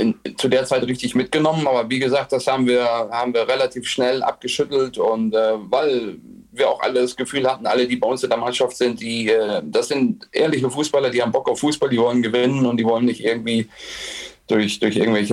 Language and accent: German; Oldenburg, Lower Saxony, Germany; Ich komme aus Oldenburg, das ist zwar nicht so weit weg